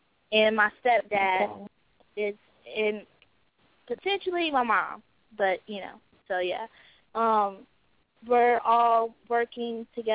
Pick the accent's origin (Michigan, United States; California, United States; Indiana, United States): Indiana, United States; Indianapolis; I mean, I'm from Indianapolis, Indiana, but it's kind of hard for me to get where I'm get into studios and have studio time.